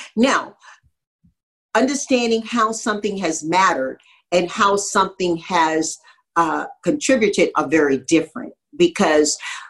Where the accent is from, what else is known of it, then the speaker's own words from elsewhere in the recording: Tarboro, North Carolina, United States; born there; I was born in North Carolina, said it publicly before. Sometimes my kids like push their hands over their face, this nappy-headed little colored girl in Tarboro, North Carolina.